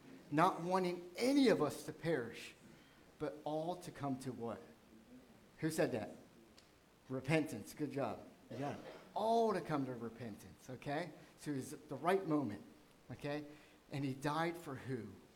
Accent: Columbus, Ohio, United States; I'm from Columbus, Ohio. I was like, what is this place?

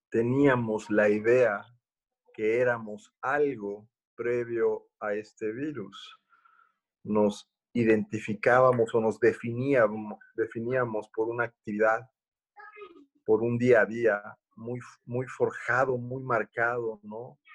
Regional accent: Mexico; Es la única forma que vamos a poder subsistir como mexicanos

